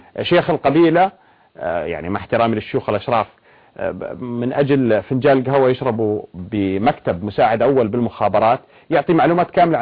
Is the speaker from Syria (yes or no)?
yes; Syria; كنا كسوريين عائلة واحدة.